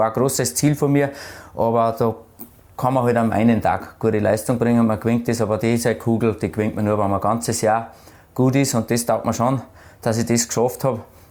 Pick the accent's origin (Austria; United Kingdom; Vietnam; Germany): Austria; Waldzell, Upper Austria; bin ja aufgewachsen am Bauernhof in Waldsell mit einem älteren Bruder, einer älteren Schwester.